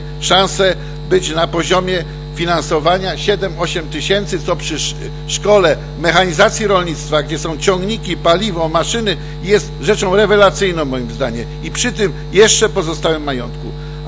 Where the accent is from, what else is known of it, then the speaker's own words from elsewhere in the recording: Poznań, Greater Poland Voivodeship, Poland; born there; urodziłem się w Poznaniu. Moi rodzice również są z Poznania, ojciec był tramwajarzem.